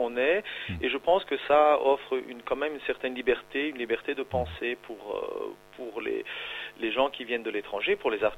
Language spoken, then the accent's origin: French; Italy; now in Brussels, Belgium; moi je vous parle maintenant en tant qu'Italien, puisque je suis moi-même étranger d'origine.